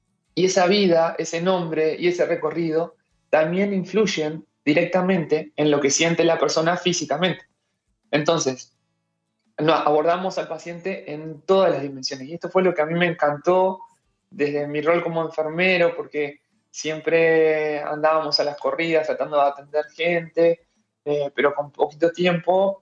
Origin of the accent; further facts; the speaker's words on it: Tacuarembó, Uruguay; born there; also born or lived in Montevideo; now in Ciudad de la Costa, Uruguay; Mirá, yo soy medio nómade. Yo nací en Tacuarembó.